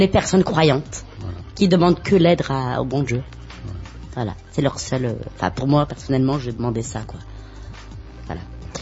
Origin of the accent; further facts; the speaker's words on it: Douai, Hauts-de-France, France; Oui, je suis de Douai.